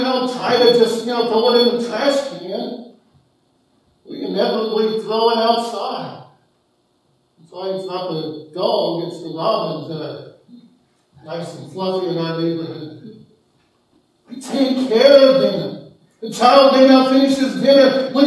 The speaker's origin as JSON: {"language": "English", "region": "Kansas", "country": "United States", "said": "Mom comes of German descent. My dad's of British descent. I'm from Kansas."}